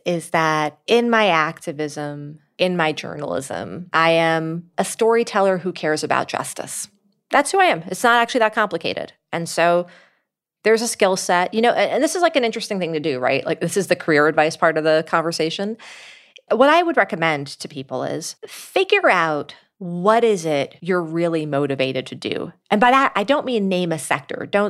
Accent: New York City, New York, United States; in nonprofit work in New York City, my hometown.

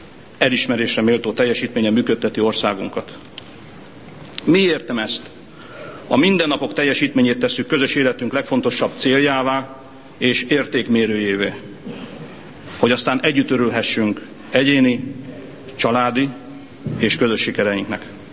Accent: Győr-Moson-Sopron, Hungary; És végezetül szólítom szülőföldem lakóit, a rába közi embereket, akik arra tanítottak engem, hogy csak az elvégzett munka termi meg gyümölcsét.

